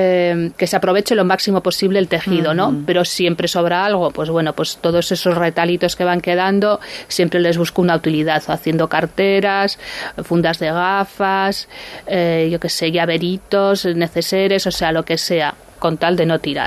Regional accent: San Sebastián, Basque Country, Spain; como soy donostiarra, pues algo tendré ahí metido

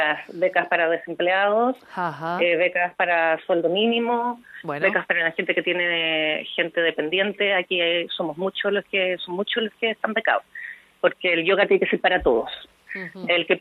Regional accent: Chile; moved away as an adult; now in San Sebastián, Spain; Yo soy chilena, pero me vine a vivir a Donosti para abrir el primer estudio de yoga y eso hace 7 años

